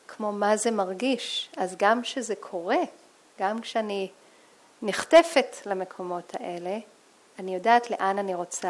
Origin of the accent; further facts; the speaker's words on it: New York, United States; now in Israel; אני גדלתי בניו יורק